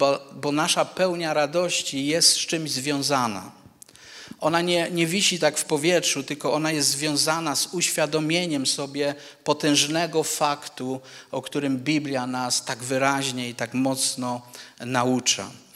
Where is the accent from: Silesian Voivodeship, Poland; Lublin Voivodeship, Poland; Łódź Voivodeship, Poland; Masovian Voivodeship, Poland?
Silesian Voivodeship, Poland; Goleszów; also born or lived in Cieszyn / Germany; now in Ustroń, Poland; w Cieszynie się urodziłem. Pochodzę tutaj z Goleszowa. Wiele lat mieszkałem w Niemczech, ostatnie lata w Oświęcimiu, gdzie byłem pastorem przez 15 lat. Przekazałem zbór, teraz mieszkamy w Ustroniu i jesteśmy w zborze w Wiśle